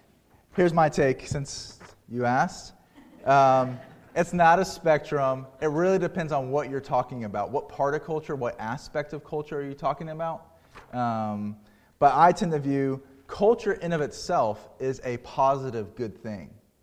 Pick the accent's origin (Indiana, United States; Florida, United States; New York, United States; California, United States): Florida, United States; I grew up in South Florida, which is not the South, right, culturally. And when I moved up from South Florida to North Carolina, I was a little bit of a culture shock.